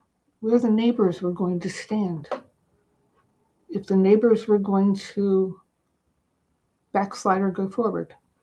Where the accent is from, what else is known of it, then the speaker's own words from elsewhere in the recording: Baltimore, Maryland, United States; now in Maine, United States; and I grew up in Baltimore, and I survived Baltimore. I don't want to go back to Baltimore because, you know, I'm not that tough anymore. I'm different tough. I'm Maine tough now.